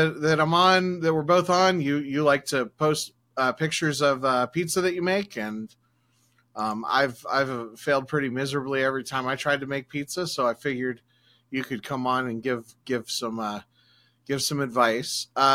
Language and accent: English; Columbus, Ohio, United States; And of course, I'm from Columbus, Ohio, so we'd have one night for pizza and another night for Donato's pizza every week.